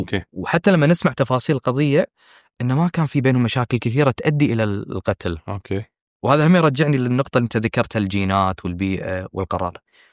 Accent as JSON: {"language": "Arabic", "country": "Kuwait", "said": "إحنا قاعد نلاحظ بعيدا عن تجردنا ككويتيين بشكل عام"}